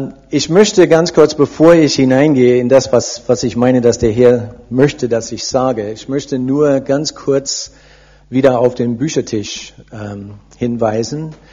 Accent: Heidelberg, Baden-Württemberg, Germany; born there; German is a second language; Ich bin schon 25 Jahre hier in Deutschland. Ich bin eigentlich in Heidelberg geboren. Ich bin ein echter Halbblut.

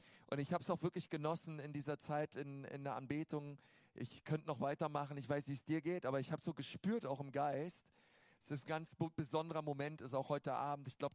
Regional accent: Berlin, Germany; Ich bin eigentlich Berliner, geboren in Berlin.

